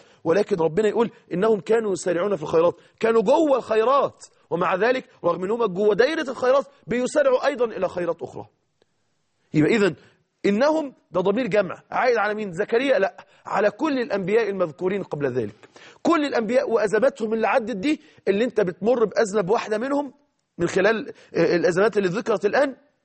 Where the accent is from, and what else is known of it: Mansoura, Dakahlia, Egypt